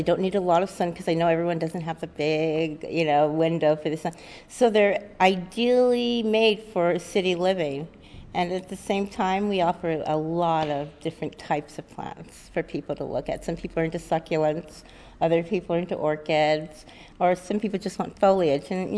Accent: San Francisco, California, United States; Born and raised in San Francisco, native.

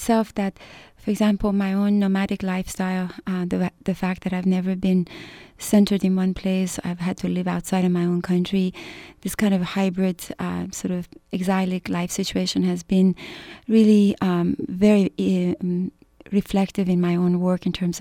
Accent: Iran; as I grew up in Iran, my eyes are so used to looking at certain iconographies and decorative motifs.

